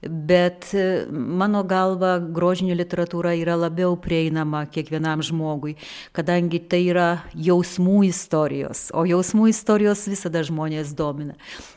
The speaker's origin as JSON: {"language": "Lithuanian", "region": "Alytus County", "country": "Lithuania", "tie": "born there", "said": "aš būtent gimiau čia, ant Seivų ežero kranto, na, šioje sienos pusėje ir būdama lietuvė galėjau nuo pat mažens, aišku, ir pasinaudota galimybė per lenkų kalbą susipažinti su lenkų literatūra, su lenkų kultūra."}